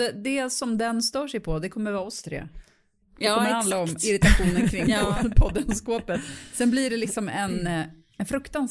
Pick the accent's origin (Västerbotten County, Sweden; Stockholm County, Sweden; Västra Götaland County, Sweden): Stockholm County, Sweden; Bromma; jag är uppvuxen i Bromma